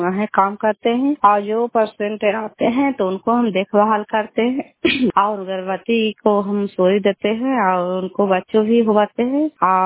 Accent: Chandi, Bihar, India; और मैं हम चंडी के रहने वाली हूँ।

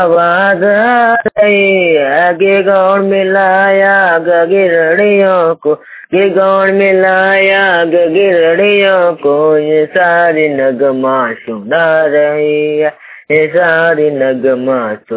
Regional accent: Simra, Jharkhand, India; मैं सिमरा के रहने वाले हूँ। मेरा प्रखंड देवघर जिला देवघर थाना जसीरी से होता हूँ।

